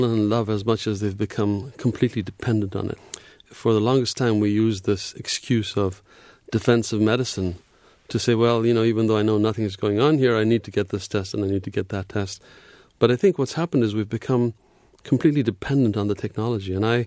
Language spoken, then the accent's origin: English; Ethiopia; I was born in Ethiopia of expatriate parents and had all my education there. So I knew the land well